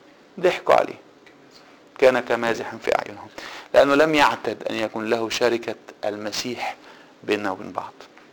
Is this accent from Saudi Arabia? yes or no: no; Egypt; ساعه ما حصل الزلزال عندنا في مصر